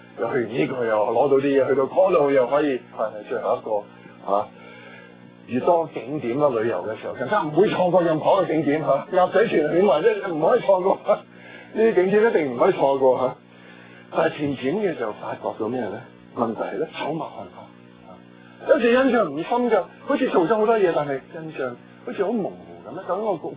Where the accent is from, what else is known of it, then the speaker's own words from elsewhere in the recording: Guangdong, China; 我哋廣東人會話你食咗飯食咗晏未啊等等